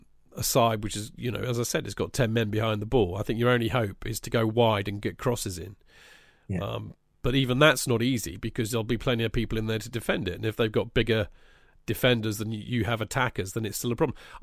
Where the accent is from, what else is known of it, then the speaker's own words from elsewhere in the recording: Dallas, Texas, United States; Growing up in Dallas as a Cowboys fan, the last Super Bowl we went to was 1996.